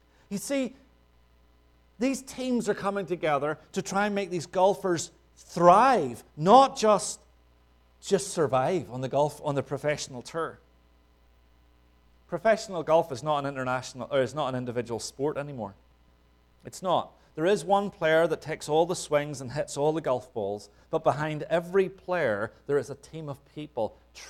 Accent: Northern Ireland, United Kingdom; I grew up in Northern Ireland. The fields were full of sheep.

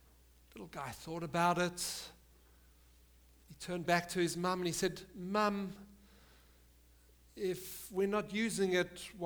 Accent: Orillia, Ontario, Canada; accent: Orillia; So here you go, here I am with my Orillia accent.

